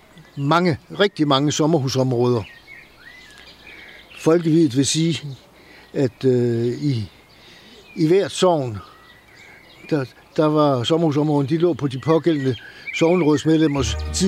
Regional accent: Hellerup, Capital Region of Denmark, Denmark; born there; now in Ebeltoft, Denmark; Jeg er født i Hellerup ved København, men kom hertil i 1955 og har stort set været her siden.

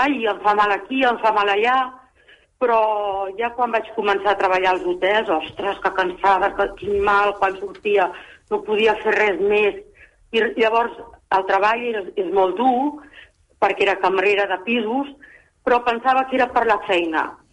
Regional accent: Ripoll, Catalonia, Spain; now in Yecla, Spain; Perquè sóc de Ripoll, però allà plou molt.

